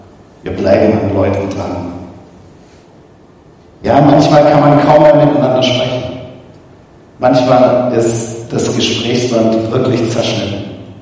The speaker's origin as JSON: {"language": "German", "town": "Nürtingen", "region": "Baden-Württemberg", "country": "Germany", "tie": "born or raised there", "said": "Ich bin ja selber in Nürtingen groß geworden, vielleicht entdecke ich auch leichter die Freundlichkeit hinter den Schwaben."}